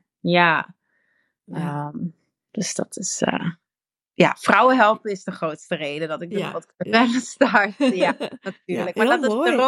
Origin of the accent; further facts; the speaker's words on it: Netherlands; accent: Dutch; now in Antwerp, Belgium; Maar ik woon dus al langer in Antwerpen dan dat ik in Nederland heb gewoond. Dus ik heb ook heel veel Vlaamse uitspraken. En mijn Nederlandse vriendinnen die zeggen dus ook, je klinkt als een Belg. Omdat ik, ja, mijn intonatie is ook veranderd.